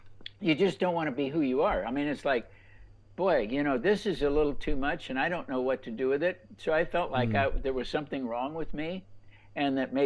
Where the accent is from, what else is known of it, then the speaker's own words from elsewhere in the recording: Los Angeles, California, United States; now in North Carolina, United States; Yeah, I grew up actually in Los Angeles.